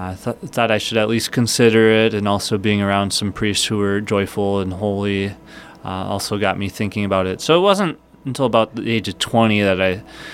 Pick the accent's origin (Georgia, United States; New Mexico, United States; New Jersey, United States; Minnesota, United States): Minnesota, United States; Minnetonka; Well, I grew up in Minnetonka, the parish there is St. Therese in Deep Haven. I went to Minnetonka school, so I'm a skipper.